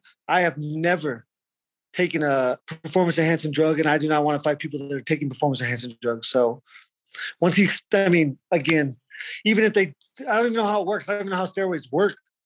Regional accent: Arizona, United States; now in Colorado, United States; You know, I like to stick around Colorado. I'm from Arizona.

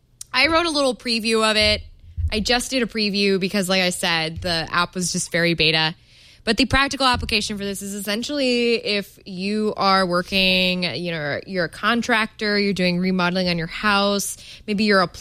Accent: United States; This is in Fahrenheit, everyone, by the way, because I am American.

